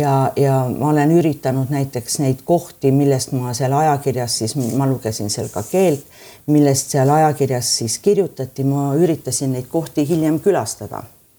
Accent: Saare County, Estonia; Minu jaoks on see identiteet väga oluline , et ma olen saar ja Saaremaalt saar just , et kui küsitakse , et kas ma olen puu või saar , siis ma olen ikka saar , see saar , millel on vesi ümber

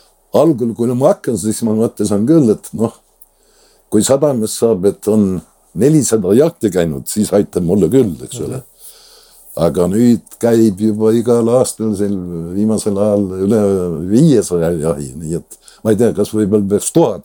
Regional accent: Läätsa, Saare County, Estonia; mina olen sündinud Läätsa rannas, meie talu, eks ole, kutsuti kunagi isegi Läätsa taluks

